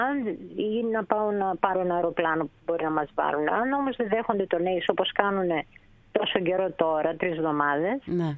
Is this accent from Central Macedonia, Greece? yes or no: yes; Thessaloniki, Central Macedonia, Greece; Είμαι από Θεσσαλονίκη, ναι, οπότε το ίδιο βράδυ που φτάσαμε ήρθα να δω τον άντρα μου, την αδερφή μου.